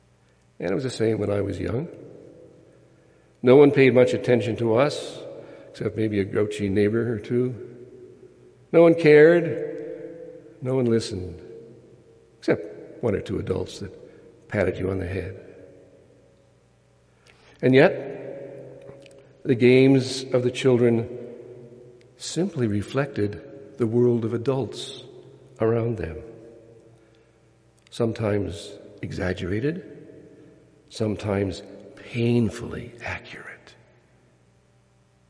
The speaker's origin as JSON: {"language": "English", "region": "Ontario", "country": "Canada", "tie": "born or raised there", "said": "When I was a young boy, growing up in Northern Ontario, we would often play those games of imagination."}